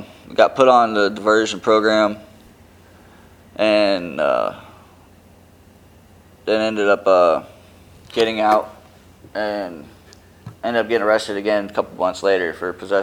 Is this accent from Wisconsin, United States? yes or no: no; North Fort Myers, Florida, United States; now in Tampa, United States; Originally, I'm not from up here in Tampa. I'm actually from North Fort Myers, down there in Lee County in Florida.